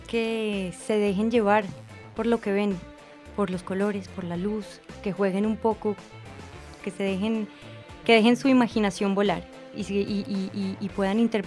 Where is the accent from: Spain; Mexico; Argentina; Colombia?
Colombia; Yo soy judía, soy mujer, soy colombiana, soy sefaradí, he vivido en diferentes países